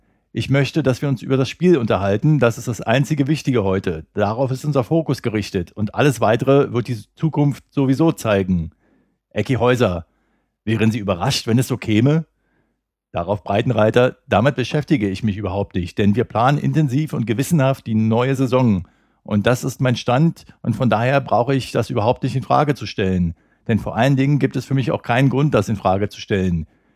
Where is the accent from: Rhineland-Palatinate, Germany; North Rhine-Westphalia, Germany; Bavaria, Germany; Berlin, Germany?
Berlin, Germany; Und wenn ihr mich als Berliner nach einer gesunden Platzierung